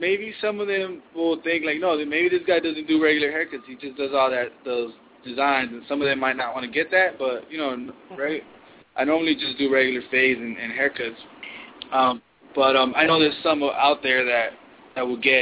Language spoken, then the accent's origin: English; West Coast, United States; Yeah, you know, I grew up in the West Coast, so, you know, I always like all them West Coast rappers.